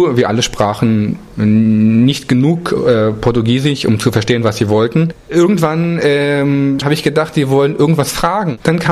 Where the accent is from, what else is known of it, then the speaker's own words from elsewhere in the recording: Berlin, Germany; Ich bin schon älter und ich komme aus Berlin.